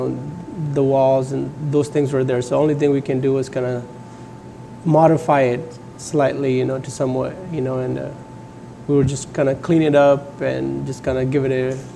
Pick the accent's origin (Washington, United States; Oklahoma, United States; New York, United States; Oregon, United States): Washington, United States; Lynnwood; also born or lived in India; I grew up here in Linwood. Okay. Most of the life. I moved here in about 2000.